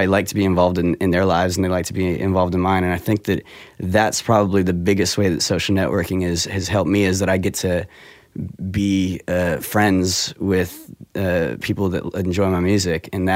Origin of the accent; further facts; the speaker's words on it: San Jose, California, United States; I grew up in San Jose, which is, you know, Silicon Valley